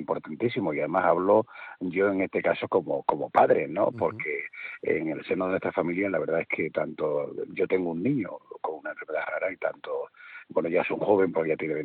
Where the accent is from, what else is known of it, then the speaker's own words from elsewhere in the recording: Extremadura, Spain; digo Extremadura porque yo soy de origen extremeño